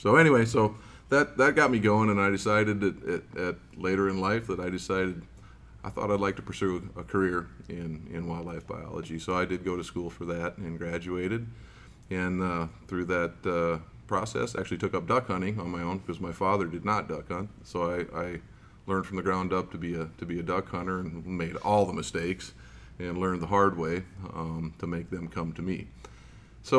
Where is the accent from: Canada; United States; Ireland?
United States; Iowa; I grew up in Iowa originally, come from a family of long line of hunters. My mother's side are Minnesotans, and my dad was a farmer, grew up in a farming family in Iowa.